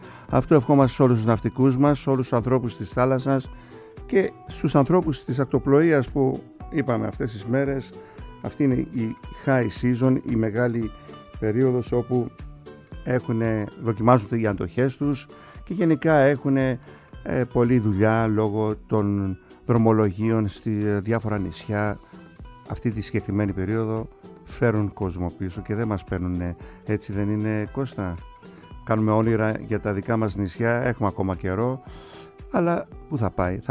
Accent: Kasos, South Aegean, Greece; στο νησί μου την Κάσο

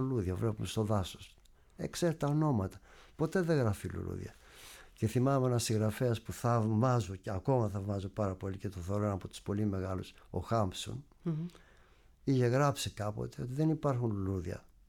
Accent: Molaoi, Peloponnese, Greece; όταν το χωριό μου, η Μολάη, αποφάσισαν να δώσουν το όνομά μου

